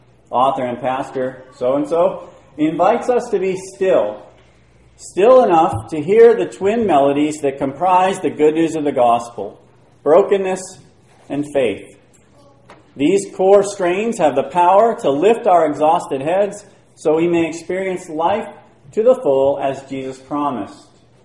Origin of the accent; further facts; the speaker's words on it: Wyoming, United States; I grew up in Wyoming, so this is the context for this story here. Very snowy place, mountains and all of that. I grew up there